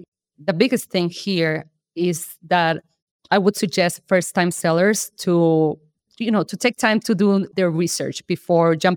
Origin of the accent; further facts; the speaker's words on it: Mexico; I am also from Mexico.